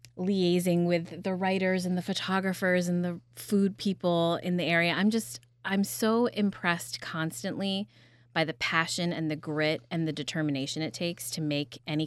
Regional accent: New York, United States; moved away as an adult; I grew up in the Capital District, and then I left at 18, and I really never thought that I would come back.

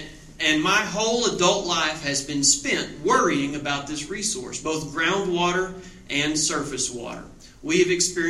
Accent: Texas, United States; I hail from Kimball County, which is just west of here near Junction.

